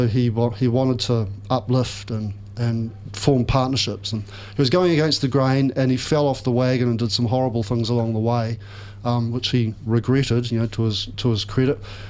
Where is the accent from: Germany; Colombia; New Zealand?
New Zealand; And being a New Zealander